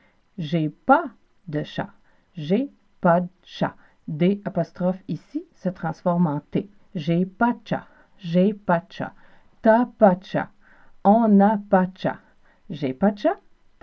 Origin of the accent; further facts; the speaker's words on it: Quebec, Canada; accent: Quebec; parce que je viens de la rive sud de Montréal, je ne peux pas vraiment considérer que mon accent représente l'ensemble des accents du pays.